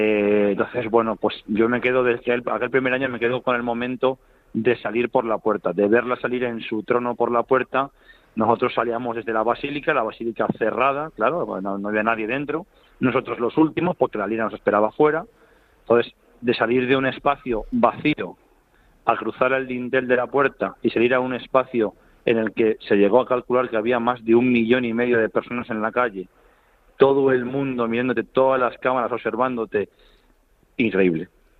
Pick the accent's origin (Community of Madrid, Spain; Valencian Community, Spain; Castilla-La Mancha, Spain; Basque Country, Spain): Community of Madrid, Spain; Pozuelo de Alarcón; yo mis inicios fueron en Pozuelo, en mi pueblo natal, en Pozuelo de Alarcón